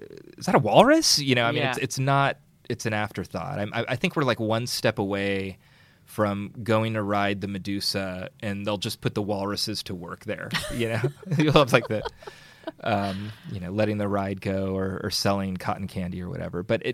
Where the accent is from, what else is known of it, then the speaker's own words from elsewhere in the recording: Burlingame, California, United States; I grew up in Burlingame, and you know, I'd go to the in Redwood City to go get my tonsils out